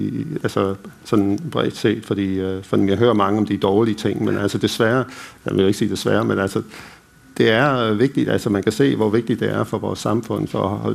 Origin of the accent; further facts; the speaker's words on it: Canada; also born or lived in France; now in Aarhus, Denmark; jeg er opvokset i Canada, og så boede i Frankrig en del år. Jeg har boet i 17 år i Aarhus